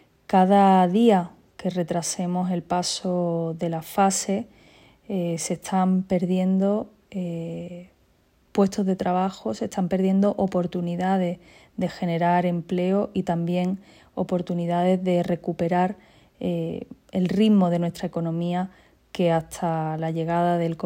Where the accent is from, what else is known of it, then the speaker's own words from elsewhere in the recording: Málaga, Andalusia, Spain; pero sobre todo como malagueña, quiero manifestar mi malestar